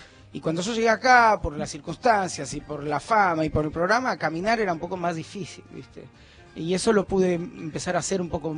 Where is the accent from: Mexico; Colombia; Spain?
Mexico; now in Argentina; acá como mexicano, me pasó un poco lo que me pasó